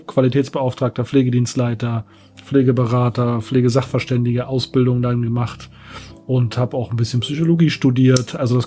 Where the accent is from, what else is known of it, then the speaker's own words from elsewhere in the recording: Berlin, Germany; ich komme aus Berlin, bin hier geboren